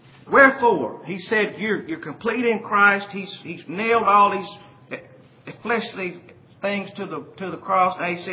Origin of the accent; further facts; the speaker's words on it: Arkansas, United States; I grew up in South Arkansas.